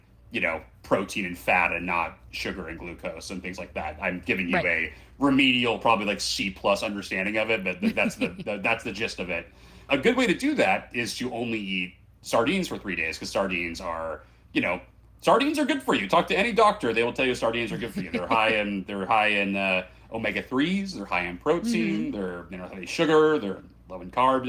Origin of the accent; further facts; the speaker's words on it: San Diego, California, United States; Yeah, I grew up in San Diego too, so I like, you know, it was we were a fresh fish society, obviously, down there.